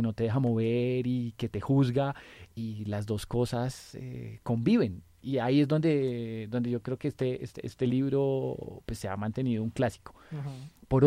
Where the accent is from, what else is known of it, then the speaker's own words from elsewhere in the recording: Bogotá, Colombia; Y da la casualidad de que Esteban es paisa y yo soy rolo.